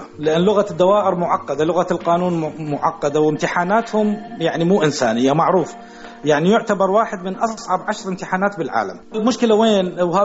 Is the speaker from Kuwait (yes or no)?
no; Iraq; now in Germany; عندنا بالعراق